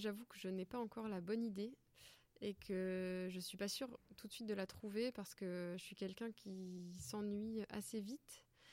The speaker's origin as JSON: {"language": "French", "town": "Sainte-Hélène", "region": "Bourgogne-Franche-Comté", "country": "France", "tie": "born or raised there", "said": "je suis originaire de Bourgogne, d'un petit village qui s'appelle Sainte-Hélène, qui est entre Châlons et Le Creusot."}